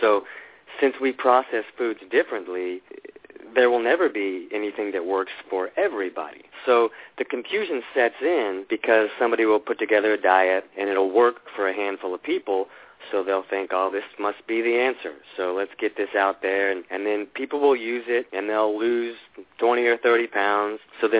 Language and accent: English; Florida, United States; now in Los Angeles, United States; I grew up in Florida, and now I live in Los Angeles